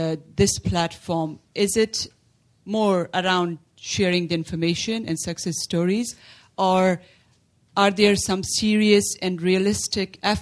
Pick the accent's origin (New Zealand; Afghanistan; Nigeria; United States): Afghanistan; I'm from Afghanistan. I'm a graduate student at Eastern Mennonite University.